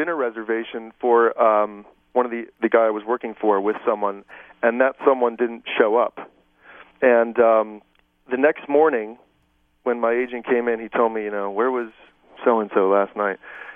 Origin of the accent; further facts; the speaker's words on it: New York City, New York, United States; I did stand-up in New York City that the summer after I graduated, because that's where I'm from. I'm from New York, and I live in New Jersey.